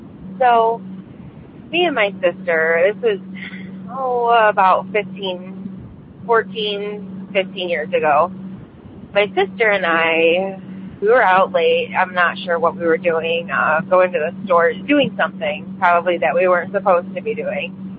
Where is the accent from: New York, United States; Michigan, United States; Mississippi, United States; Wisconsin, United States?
Michigan, United States; I'm from Michigan.